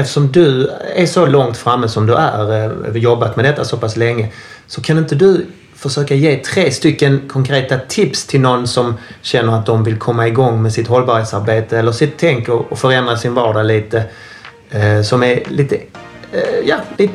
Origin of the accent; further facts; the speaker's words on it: Skåne, Sweden; Jag är ju nästan från Ystad. Jag är uppväxt en mil utanför Ystad.